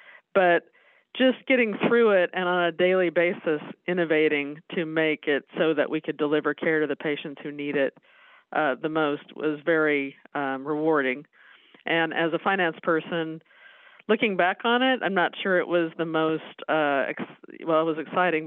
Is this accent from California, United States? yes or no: no; Topeka, Kansas, United States; And I grew up in Topeka, so this was home to me. Went to Topeka High School and KU, and so I'm happy to be back here.